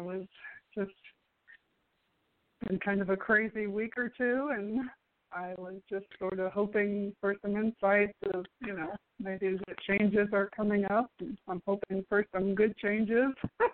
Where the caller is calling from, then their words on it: Florida, United States; from Florida.